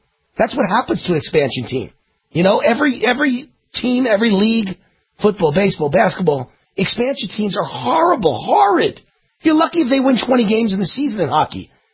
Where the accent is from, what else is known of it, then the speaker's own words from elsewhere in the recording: New York, United States; You know, born and raised in New York. I'm a New Yorker.